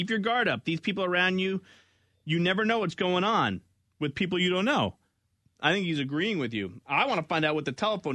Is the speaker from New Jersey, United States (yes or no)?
yes; New Jersey, United States; because I'm from Jersey, he thinks I got the.